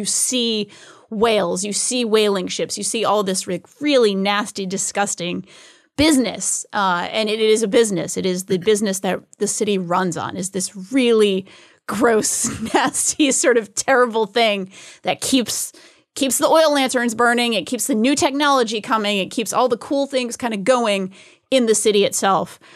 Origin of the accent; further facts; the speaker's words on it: New England, United States; Growing up in New England, I used to go to whaling museums.